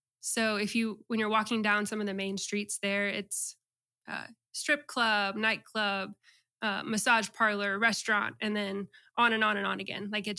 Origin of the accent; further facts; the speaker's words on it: Watkinsville, Georgia, United States; Well, I grew up in North Georgia, up near Athens, in a town called Watkinsville.